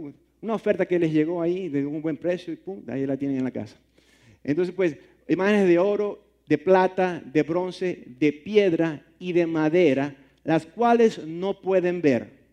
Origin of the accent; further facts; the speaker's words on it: Maracaibo, Zulia, Venezuela; yo soy de Maracaibo, Venezuela. Maracaibo, Venezuela, está en un estado que se llama el Zulia. En el Zulia hay tribus de diferentes etnicidades, guajiros, yupac, yanomami, así se llaman.